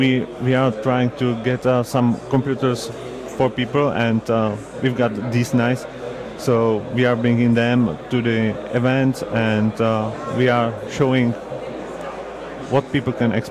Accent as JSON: {"language": "English", "region": "Prague", "country": "Czechia", "second_language": "English", "said": "I'm from Prague, from Czech Republic."}